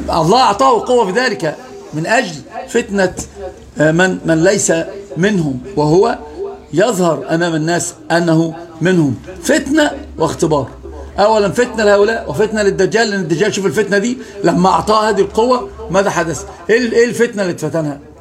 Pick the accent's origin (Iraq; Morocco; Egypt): Egypt; عندنا في مصر كل الأنواع والأطياف